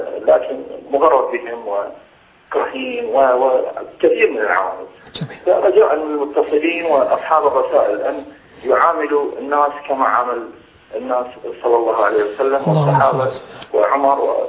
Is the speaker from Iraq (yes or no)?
yes; Iraq; طبعا إحنا من العراق، تعرفون إحنا العراق أهل السنة عانوا ما عانوا من التشيع السطوي الإيراني